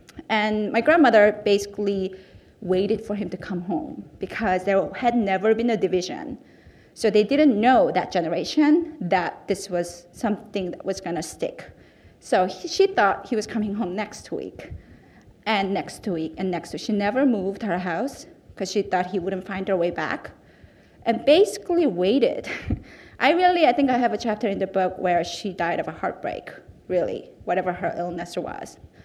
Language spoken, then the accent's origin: English; South Korea; I was born and raised in South Korea. I come from a family that was torn apart by the war.